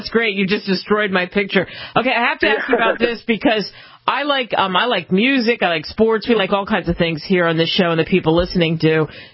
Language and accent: English; Philadelphia, Pennsylvania, United States; So, for example, I grew up in Philly.